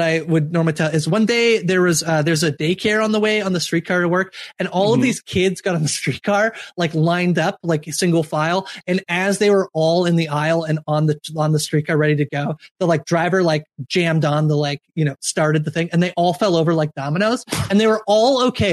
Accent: Woodville, Ontario, Canada; I grew up about 2 hours, so it was an hour and a half north of Toronto in a place called the city of Kawartha Lakes, specifically in a village called Woodville, which is very, very tiny.

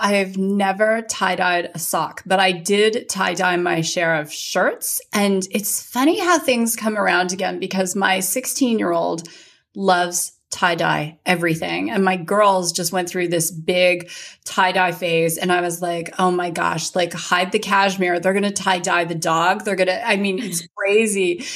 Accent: Canada; now in United States; since I'm Canadian, but I live here in the US

